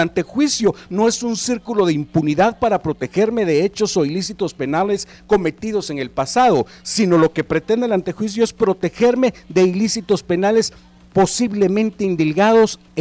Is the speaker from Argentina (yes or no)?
no; Ciudad Vieja, Sacatepéquez, Guatemala; alcalde de allá de mi pueblo, de allá de la bella Ciudad Vieja.